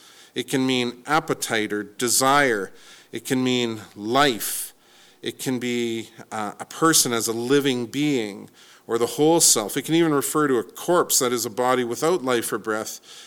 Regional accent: Salmon Arm, British Columbia, Canada; But I grew up in Salmon Arm, and let me tell you, we would ride our bikes to Canoe Beach.

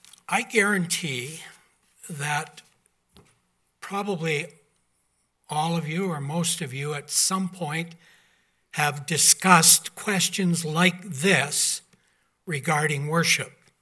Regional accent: Creston, British Columbia, Canada; when I was growing up in Creston, BC, my parents' home where I grew up

